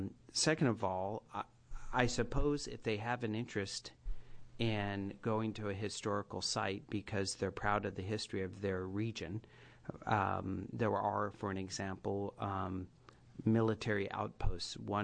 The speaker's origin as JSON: {"language": "English", "town": "Condon", "region": "Oregon", "country": "United States", "tie": "born or raised there", "said": "My parents, for an example, and I grew up in Condon."}